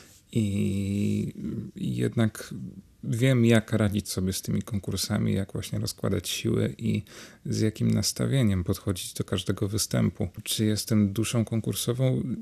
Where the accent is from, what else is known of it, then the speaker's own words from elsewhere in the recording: Tychy, Silesian Voivodeship, Poland; now in Warsaw, Poland; Ja pochodzę z Tychów, ze Śląska. To jest miejscowość około 25-30 kilometrów oddalona od Katowic. W Tychach się urodziłem i tam też chodziłem do szkoły pierwszego stopnia imienia Feliksa Rybickiego.